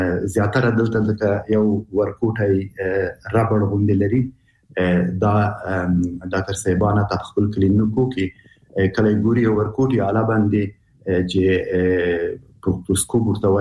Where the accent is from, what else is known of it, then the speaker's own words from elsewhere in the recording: Afghanistan; نو ځکه موږ په عنعنوي شکل موږ افغانان شرمېږو